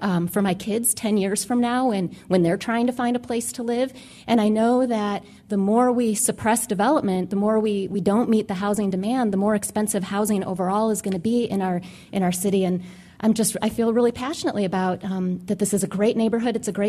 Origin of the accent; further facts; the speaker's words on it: Chicago, Illinois, United States; I grew up in Chicago where on a block that had duplexes and triplexes and basement apartments and apartments and garages mixed with single family.